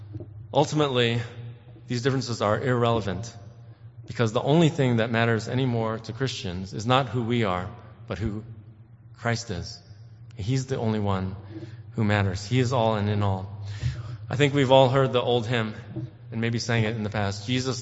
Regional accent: East Coast, United States; growing up on the East Coast and in neighborhoods that I was the single Asian person.

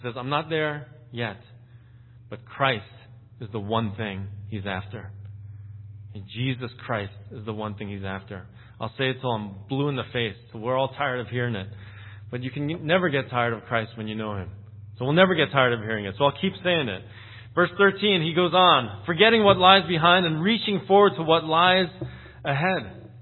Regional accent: Pennsylvania, United States; I grew up near Philadelphia, so it especially hits home with me.

